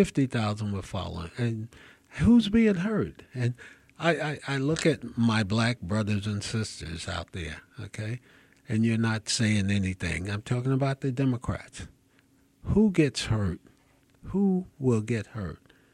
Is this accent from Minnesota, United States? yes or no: no; New Jersey, United States; now in Mobile, United States; Hell, I was born right here in Mobile when I was 10. My mother and father and the 8 children went to New Jersey. I grew up there.